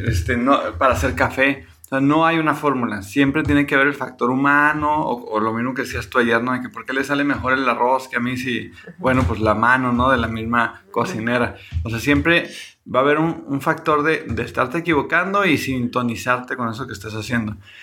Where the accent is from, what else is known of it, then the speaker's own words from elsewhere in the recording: Mexico; Y ya lo habíamos platicado, como mexicanos o como latinos quizá, tenemos pavor a equivocarnos.